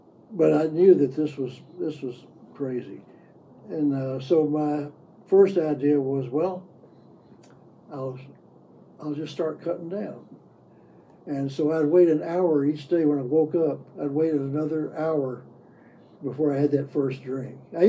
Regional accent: the South, United States; And even where I grew up in the South, I mean, it was just a...

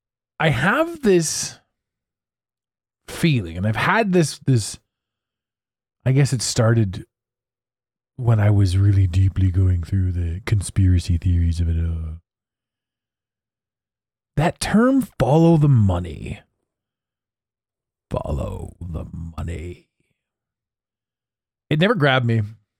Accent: Canada; I wanted to talk a little bit about a boot because we're Canadian.

